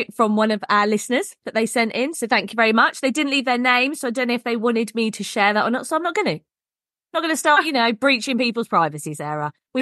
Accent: United Kingdom; It's the curse of being British is saying thank you constantly.

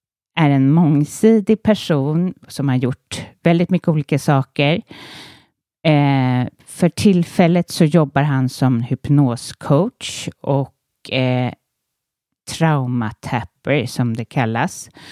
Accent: Nacka, Stockholm County, Sweden; born there; jag hävdar då, när jag är född i Nacka, det är inga, jag har liksom inte, jag har ingen anledning att bryta.

